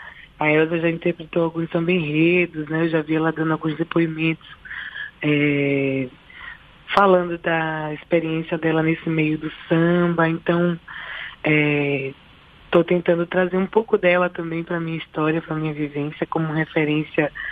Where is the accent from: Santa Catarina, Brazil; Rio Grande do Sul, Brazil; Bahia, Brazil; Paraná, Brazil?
Bahia, Brazil; Salvador; Sim, sou baiana, sou de Salvador.